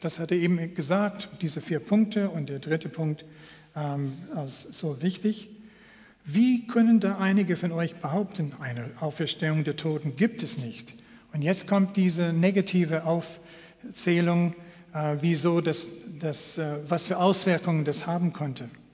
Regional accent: Canada; German is a second language; Ich bin Kanadier und ich denke, ich verstehe diese deutsche Formulierung.

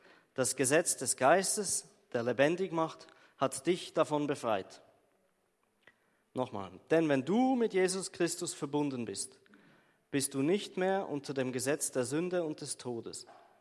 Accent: Switzerland; wie die meisten von euch wissen, bin ich Schweizer und der Rest hört es dann wahrscheinlich.

